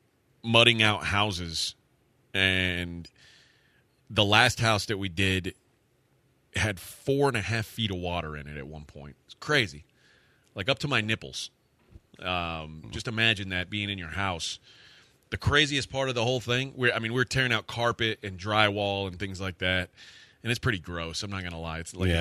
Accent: Texas, United States; but it's where I grew up in Brazoria County.

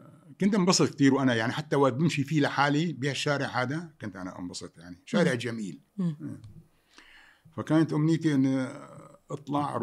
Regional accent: Aleppo, Aleppo Governorate, Syria; also born or lived in Jarabulus; أنا بلدي حلب وعايش بحلب يعني أساسي، أنا من جرابلس بس حياتي كلها عشتها بحلب.

